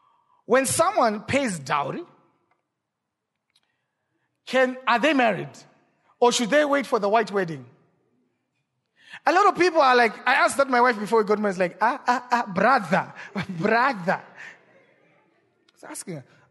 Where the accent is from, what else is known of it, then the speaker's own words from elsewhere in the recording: Kisumu, Kisumu County, Kenya; English is a second language; Like, no, you know, we are all here from Kisumu.